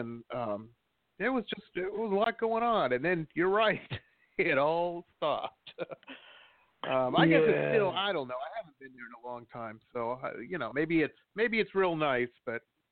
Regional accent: Detroit, Michigan, United States; I grew up in Detroit, and, man, it was just...

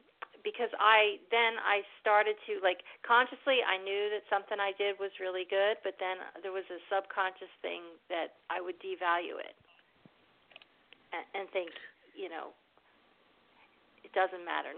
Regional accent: Conshohocken, Pennsylvania, United States; So I came back home and I wound up writing 10 songs about growing up in Conshohocken

